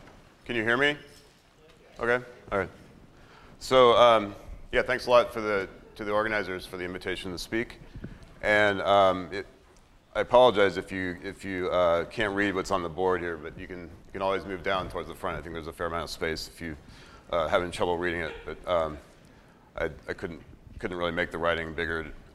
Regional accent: Hollywood, California, United States; born there; So I was born in Hollywood, California.

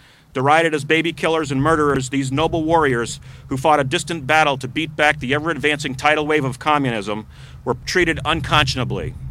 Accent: New Hampshire, United States; also born or lived in Schenectady; I grew up in New Hampshire, even though I was born in Schenectady.

